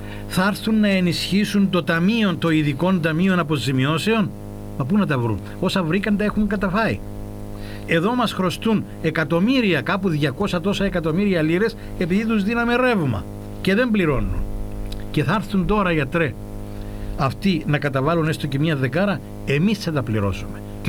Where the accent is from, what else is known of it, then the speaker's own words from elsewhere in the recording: Yialousa, Famagusta District, Cyprus; να πάω στο χωριό μου, στη Γιαλούσα